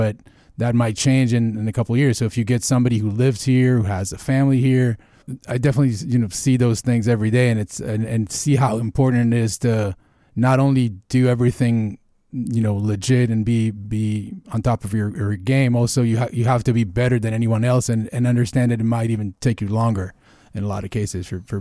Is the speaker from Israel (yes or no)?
yes; Israel; Because I told him that I'm from Israel.